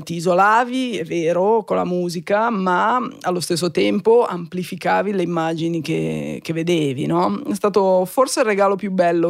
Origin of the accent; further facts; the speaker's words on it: Genoa, Liguria, Italy; Sono nata a Genova in una famiglia assolutamente normale, ti direi proletariato. Mio padre era un profugo dell'Istria, scappavano da Zara, prima a Trieste, poi appunto a Genova